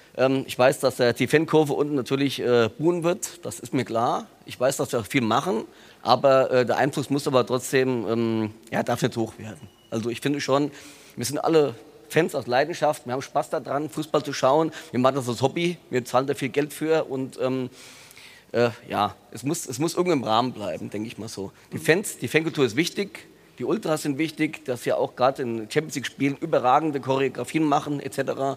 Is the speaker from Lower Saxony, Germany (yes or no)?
no; Hesse, Germany; Wir kommen mal aus Mittelhessen